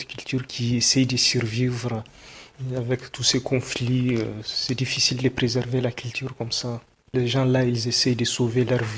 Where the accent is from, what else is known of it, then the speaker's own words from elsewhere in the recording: Agadez, Niger; Moi, je suis originaire d'Agadez. Je suis de la nouvelle génération de Touaregs sédentaires. Mais mes parents étaient nomades.